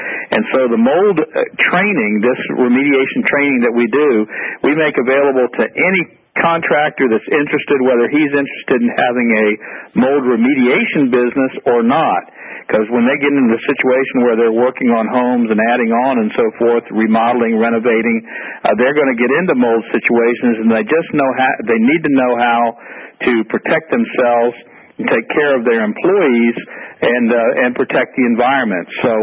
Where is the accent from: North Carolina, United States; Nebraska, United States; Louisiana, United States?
Louisiana, United States; and then, of course, I'm here from Louisiana.